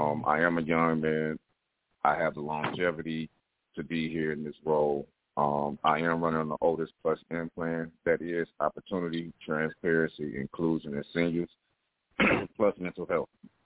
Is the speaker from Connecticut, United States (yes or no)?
no; Detroit, Michigan, United States; Born and raised in Detroit, raised by a single mother.